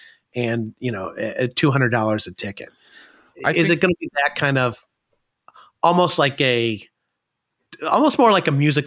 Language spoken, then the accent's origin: English; Atlanta, Georgia, United States; We come from the Atlanta region where it has been sort of unique in terms of the Atlanta United bringing in, you know, 50,000 plus audiences on a regular basis